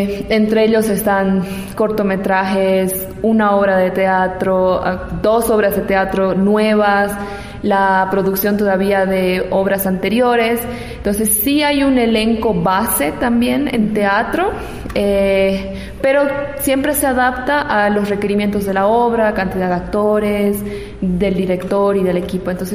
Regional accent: Santa Cruz, Bolivia; now in La Paz, Bolivia; De Santa Cruz.

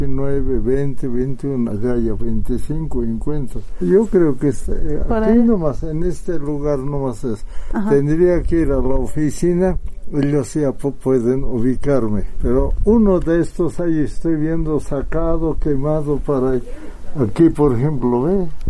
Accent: Carabuco, La Paz, Bolivia; Uno yo supe de mi comunidad, que soy de Carabuco, provincia de Camacho.

